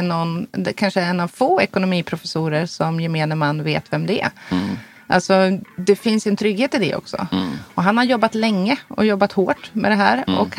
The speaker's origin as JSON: {"language": "Swedish", "town": "Östersund", "region": "Jämtland County", "country": "Sweden", "tie": "born or raised there", "said": "Jag är ju uppvuxen i Östersund."}